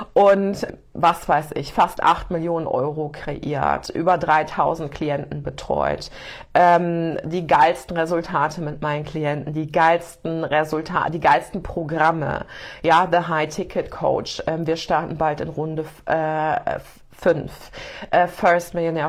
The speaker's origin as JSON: {"language": "German", "region": "North Rhine-Westphalia", "country": "Germany", "said": "bei uns im Ruhrpott und im Rheinland ist das ganz normal"}